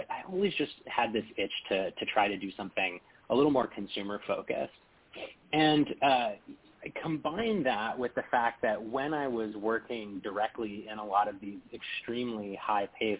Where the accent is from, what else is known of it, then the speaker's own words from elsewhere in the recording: California, United States; So I grew up in Silicon Valley around the tech establishment, but I actually decided to leave Silicon Valley when I went to college